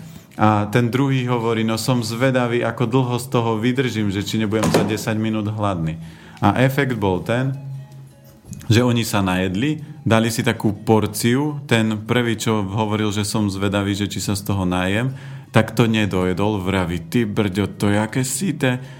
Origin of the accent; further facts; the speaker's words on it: Žilina Region, Slovakia; tým, že som z Oravy